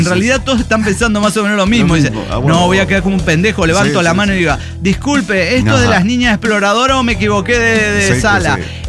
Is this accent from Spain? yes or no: no; Veracruz, Mexico; now in Mexicali, Mexico; yo soy del puerto de Veracruz.